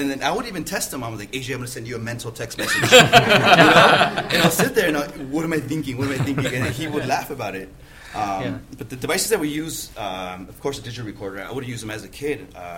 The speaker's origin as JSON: {"language": "English", "town": "Santa Ana", "region": "California", "country": "United States", "tie": "born or raised there", "said": "I'm a native of Orange County. I was born and raised in Santa Ana."}